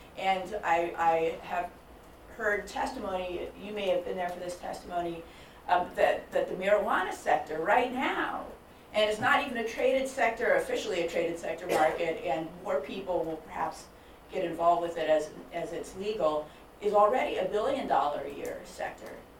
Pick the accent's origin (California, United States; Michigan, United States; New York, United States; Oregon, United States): Oregon, United States; Ashland; I also am from Southern Oregon, which is affectionately known by many as the Emerald Triangle. I grew up in Ashland, and my family has lived in Southern Oregon for six generations.